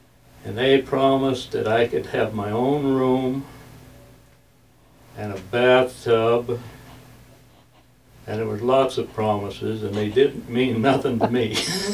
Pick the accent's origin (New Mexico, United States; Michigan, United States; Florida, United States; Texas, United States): Michigan, United States; now in Alaska, United States; This was in Michigan